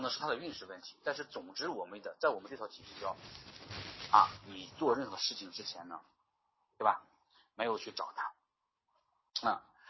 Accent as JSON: {"language": "Chinese", "region": "Shanxi", "country": "China", "said": "的老总是我们山西人嘛"}